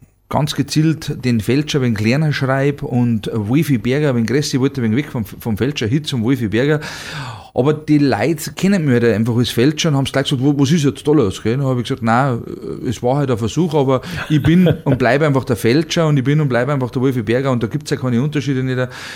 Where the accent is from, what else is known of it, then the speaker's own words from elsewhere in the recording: Bavaria, Germany; weil einfach bei uns in Bayern, es gibt so viele Dialekte innerhalb von 20 Kilometern schon.